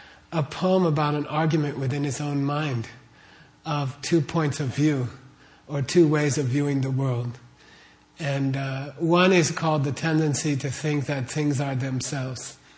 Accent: Phoenix, Arizona, United States; I think I grew up here in Phoenix, and they didn't teach us Tibetan literature in high school or elementary school.

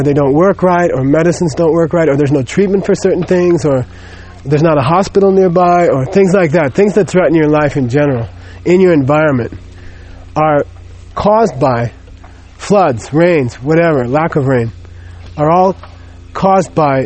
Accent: Phoenix, Arizona, United States; when I was growing up in Phoenix, we had a neighbor, this kid, and he was just cruel, you know?

